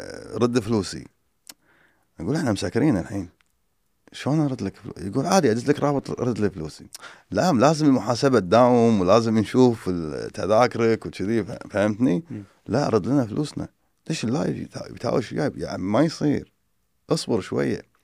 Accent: Kuwait; وتبدي حجوزات شهر واحد عندنا بالكويت، اللي هي عطلة الربيع أو عطلة نص السنة هذه

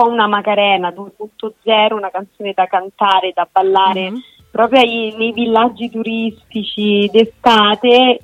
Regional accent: Lazio, Italy; accent: Roman; dove utilizzo un po' anche di più il mio dialetto romano, dove sono veramente me stessa a 360 gradi.

